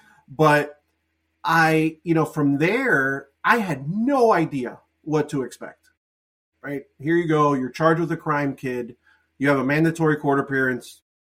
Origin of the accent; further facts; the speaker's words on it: Miami, Florida, United States; born there; I was born in Miami, first generation American, Cuban immigrant family.